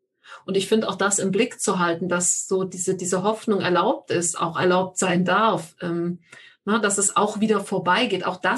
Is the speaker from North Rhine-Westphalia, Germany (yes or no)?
yes; Düren, North Rhine-Westphalia, Germany; die Stadt, die er beschreibt, das ist meine Heimatstadt Düren. Und die ist nach Dresden die meist zerstörte Stadt in Deutschland gewesen.